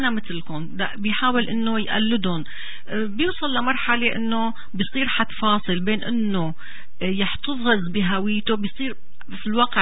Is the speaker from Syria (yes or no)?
yes; Aleppo, Aleppo Governorate, Syria; صرت أقول أنا حلبية من سوريا.